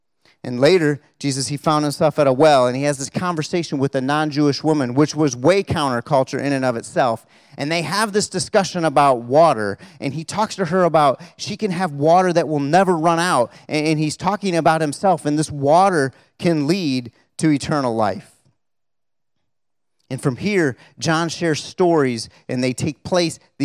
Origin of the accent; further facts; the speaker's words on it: Canada; I'm Canadian. It's who I am.